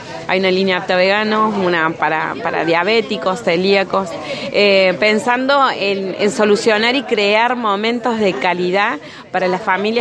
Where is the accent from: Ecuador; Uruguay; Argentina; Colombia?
Argentina; Córdoba; Es una empresa familiar, somos de Córdoba Capital